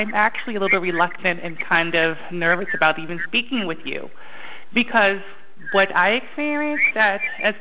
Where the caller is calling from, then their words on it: Washington, District of Columbia, United States; I'm calling from Washington, D.C., and I am super interested in becoming a member and doing as much as I can.